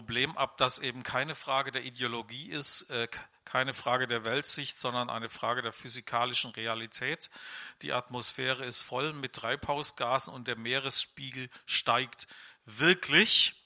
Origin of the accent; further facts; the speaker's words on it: Germany; ich bin auch 25 Jahre in der Bundesrepublik aufgewachsen, jetzt 25 Jahre in der, ja, wie wollen wir das nennen, im vereinten Deutschland.